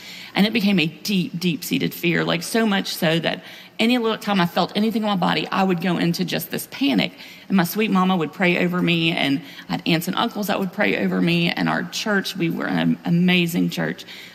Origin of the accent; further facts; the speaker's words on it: Decatur, Georgia, United States; I grew up in Decatur, Georgia.